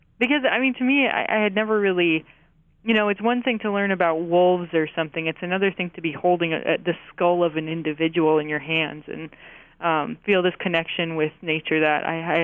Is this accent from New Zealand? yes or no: no; South Dakota, United States; I grew up in South Dakota, so it's not like we had a ton of museums. We did have a couple smaller institutions, but nothing to like the scope of like the Field Museum in Chicago.